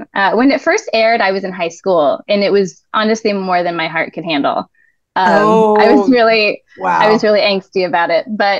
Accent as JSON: {"language": "English", "region": "California", "country": "United States", "tie": "born or raised there", "said": "I was raised in Orange County, so I do sort of know the opposite option I've chosen this."}